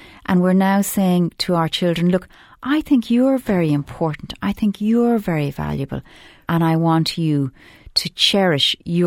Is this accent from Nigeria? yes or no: no; Ireland; We grew up in Ireland, all right? You know, if you're my generation, I never went to school with a boy.